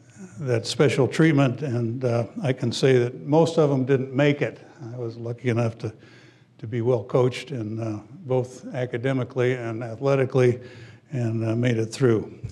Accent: Golden, Colorado, United States; I grew up in Golden, obviously, Golden, Colorado, which is a lazy town about 15 miles west, due west of Denver, right in the foothills. Had a wonderful childhood growing up there.

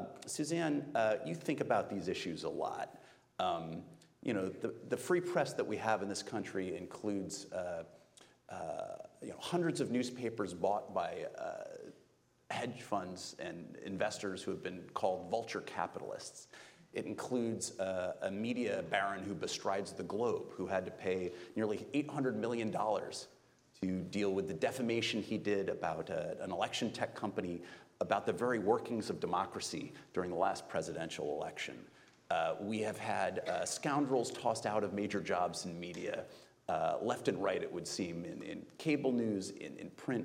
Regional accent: Rochester, New York, United States; born there; and I was born in Rochester. So it's a bit of a homecoming

